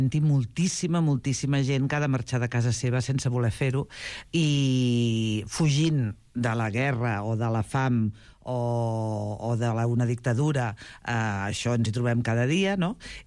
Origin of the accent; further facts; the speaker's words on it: Figueres, Catalonia, Spain; now in Badalona, Spain; sóc badalonina i sóc figuerenca, perquè a més és que és la pura realitat.